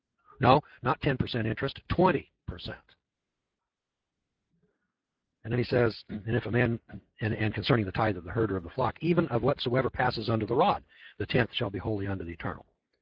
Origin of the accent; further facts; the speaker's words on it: Scotland, United Kingdom